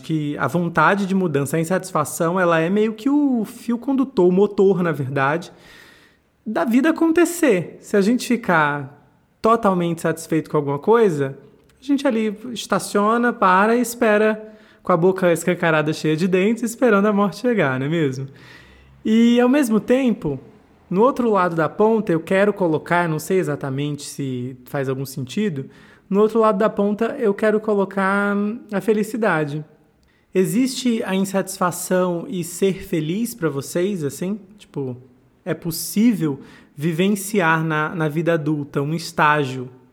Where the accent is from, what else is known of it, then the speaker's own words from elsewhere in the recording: Northeast Region, Brazil; Eu ali na, enfim, sou nordestino